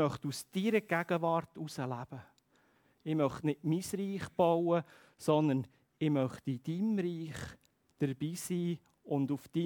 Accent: Switzerland; Vielleicht sind wir Schweizer auch nicht ganz der Typ

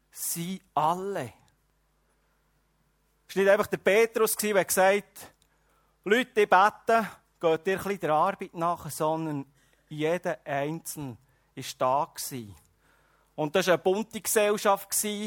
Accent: Switzerland; das sind wir Schweizer gut

